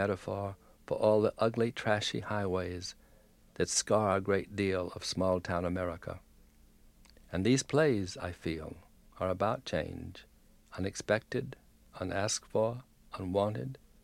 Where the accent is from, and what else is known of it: the South, United States